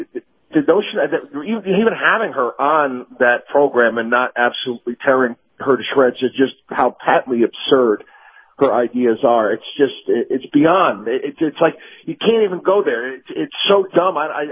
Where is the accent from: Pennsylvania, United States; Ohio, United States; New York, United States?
New York, United States; Albany; So, again, I grew up in Albany, New York. I understand this.